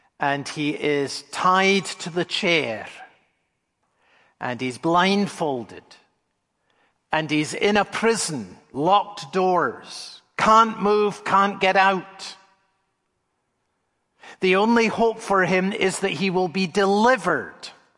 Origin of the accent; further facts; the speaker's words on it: Edinburgh, Scotland, United Kingdom; I grew up in Edinburgh, Scotland.